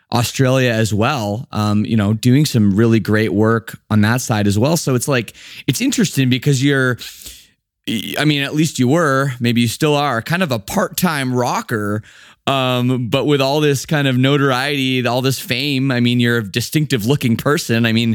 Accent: Toronto, Ontario, Canada; I'm from Toronto originally

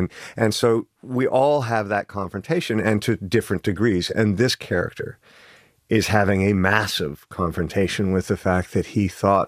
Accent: Canada; my father being Canadian, I'm a Canadian as well

